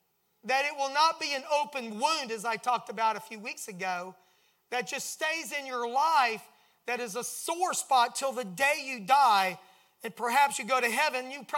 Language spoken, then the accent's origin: English; Florida, United States; also born or lived in St. Louis; I was raised in South Florida where I don't know what seasons really were.